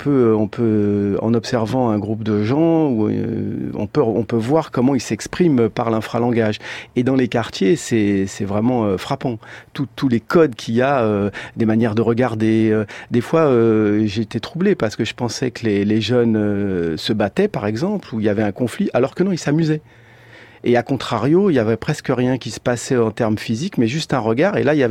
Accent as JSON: {"language": "French", "country": "Tunisia", "tie": "born there", "also_born_or_lived": "Paris / Marseille", "said": "moi, je suis né en Tunisie et c'est l'endroit où je me sens le mieux. Bon, j'ai habité malheureusement, je dis malheureusement parce que c'était trop long, plus de 35 ans à Paris."}